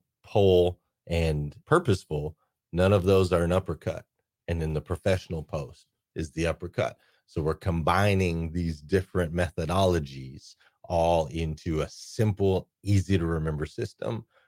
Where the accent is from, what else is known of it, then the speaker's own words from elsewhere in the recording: Arizona, United States; And I grew up in Arizona. And in Arizona back then, there was no football team.